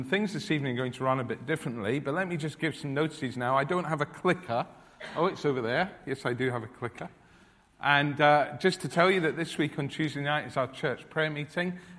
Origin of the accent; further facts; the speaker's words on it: United Kingdom; I don't expect you to do it, because we're British.